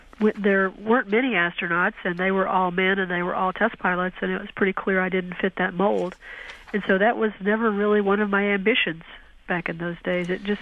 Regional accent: Alabama, United States; Well, I just sort of had an ordinary childhood growing up in Alabama. I had three brothers and two sisters.

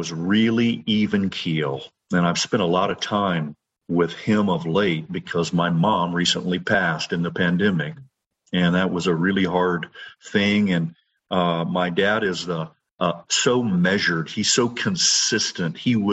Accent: Anderson, Indiana, United States; I grew up in Anderson, Indiana. It was a middle-class existence. My dad worked for General Motors. My mom was a nurse for a local ophthalmologist. So I had a pretty good upbringing in Anderson.

